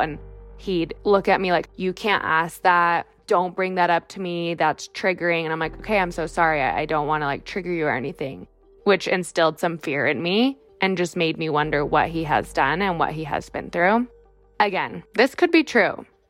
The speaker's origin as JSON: {"language": "English", "town": "Salt Lake City", "region": "Utah", "country": "United States", "said": "which is curious because I'm from Salt Lake City and he knows that."}